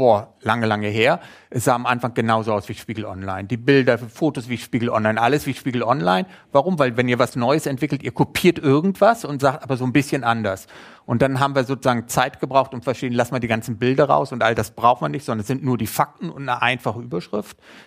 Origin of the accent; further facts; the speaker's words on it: Kazakhstan; Ich komme aus Kasachstan und das ist gut so